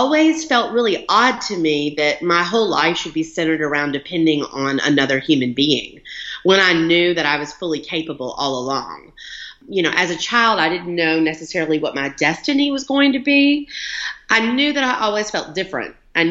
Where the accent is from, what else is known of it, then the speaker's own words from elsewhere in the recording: Montgomery, Alabama, United States; I was raised in Montgomery, Alabama